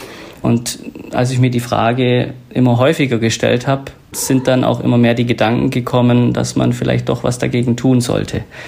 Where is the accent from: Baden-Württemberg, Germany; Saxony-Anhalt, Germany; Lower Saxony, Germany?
Baden-Württemberg, Germany; Wir sind aus der Nähe von Ulm. Auch da ist es wunderschön, ja.